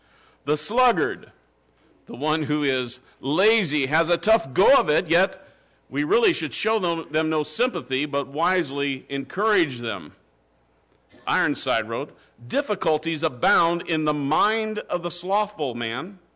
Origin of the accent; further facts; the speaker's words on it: Iowa, United States; now in New Mexico, United States; I'm from Iowa, and we have a lot of gardens in Iowa. I don't know why I never grew a garden there. I waited until I came to New Mexico to try to grow a garden.